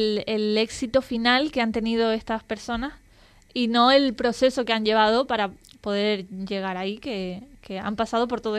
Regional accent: Colombia; en torno a todo esto de la identidad migrante, como colombiana y demás

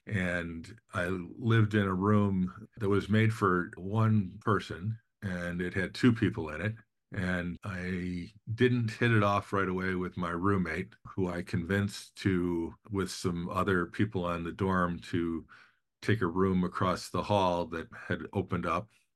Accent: Glenview, Illinois, United States; I grew up in Glenview, Illinois. Went to grade school and middle school and high school there.

